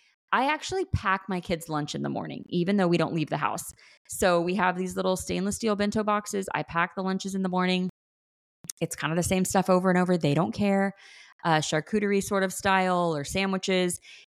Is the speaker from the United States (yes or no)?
yes; Florida, United States; So, so sad when it's like cloudy and rainy, because I grew up in Florida.